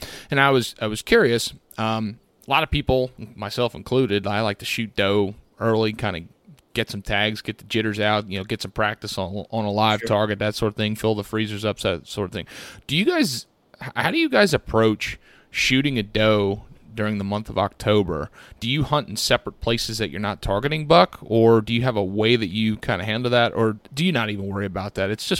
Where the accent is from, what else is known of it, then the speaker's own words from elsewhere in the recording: East Coast, United States; I'm coming from the East Coast, and most of it's big woodland.